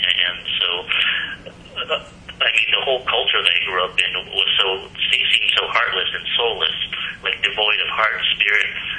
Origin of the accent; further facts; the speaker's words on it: California, United States; I grew up in California